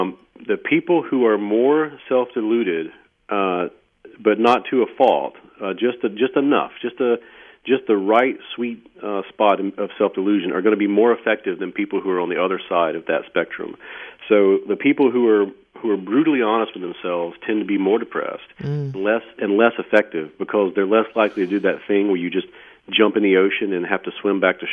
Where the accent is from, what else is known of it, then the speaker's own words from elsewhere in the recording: the South, United States; I'm a Southerner, and we really highly value as a culture in this region, and I think this is probably true for your region too, humility.